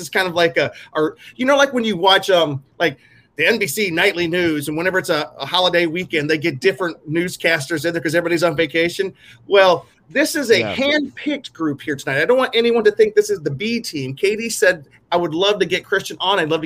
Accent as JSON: {"language": "English", "region": "the South", "country": "United States", "said": "I'm from the South, and I may have had a beer a second ago, so Shang-Chi."}